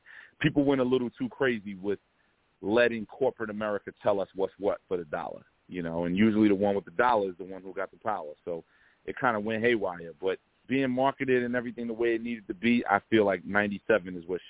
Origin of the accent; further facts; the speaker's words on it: Brooklyn, New York, United States; So I grew up on Biggie block, so they raised me.